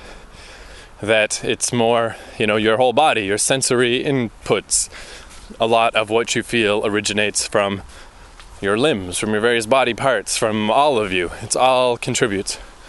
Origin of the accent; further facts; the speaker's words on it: Fredericton, New Brunswick, Canada; moved away; And I guess that was one of the problems in my hometown, was I just thought if I waited long enough, things will happen somehow, magically. And that's not how life works. You gotta go get what you want. But I heard of … just before I left Fredericton.